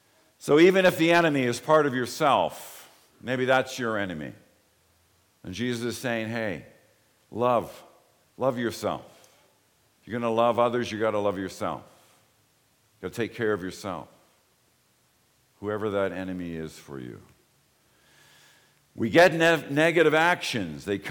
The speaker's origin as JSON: {"language": "English", "town": "Toronto", "region": "Ontario", "country": "Canada", "tie": "born or raised there", "said": "I grew up in Don Mills in a big building which still stands amongst hundreds of other buildings. Don Mills and Eglinton, just south of there."}